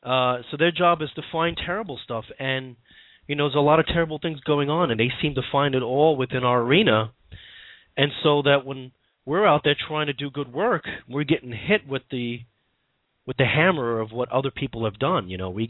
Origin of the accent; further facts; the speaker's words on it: United States; I come obviously from my accent. I think you could tell from the United States. I am in New York